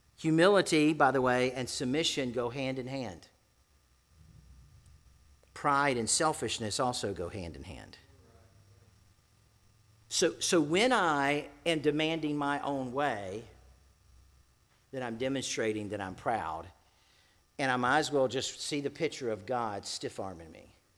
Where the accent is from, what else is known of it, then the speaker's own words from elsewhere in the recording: Florida, United States; By the way, I'm from Central Florida. It was 27 there this morning, and that's really cold for them.